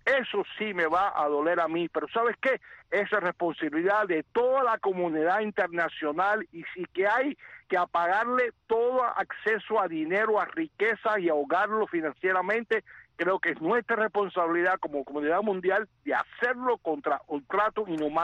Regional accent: United States; yo como americano estoy harto de ver a nuestra juventud morir en un país

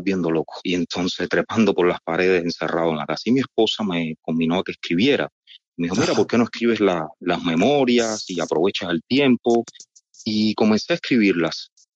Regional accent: Morón, Ciego de Ávila, Cuba; born there; yo nací en Morón, en Ciego de Ávila, el centro de la isla. Uh-huh. En el año 1984, un 2 de julio

